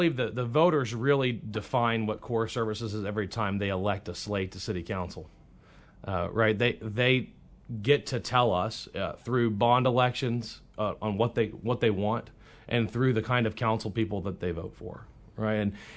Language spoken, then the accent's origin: English; Baton Rouge, Louisiana, United States; a town like what I grew up in Baton Rouge, Louisiana, we dealt with aging infrastructure all the time.